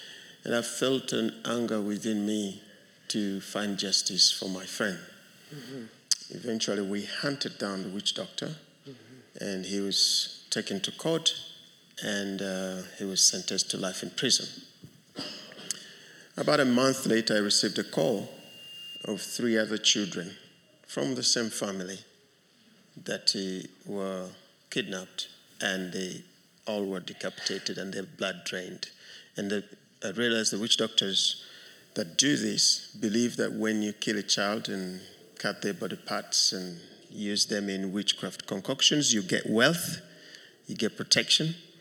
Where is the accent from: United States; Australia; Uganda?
Uganda; I'm from Uganda